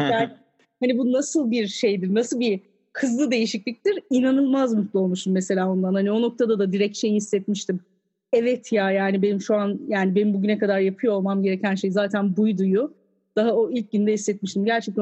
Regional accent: Ankara, Turkey; Şimdi ben doğma büyüme Ankaralıyım aslında. Hani 30 küsür sene Ankara'da yaşadıktan sonra

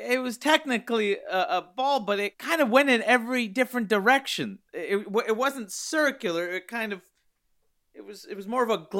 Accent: Pigtown, Maryland, United States; I was raised in Pigtown, of course. I didn't think I'd leave Pigtown.

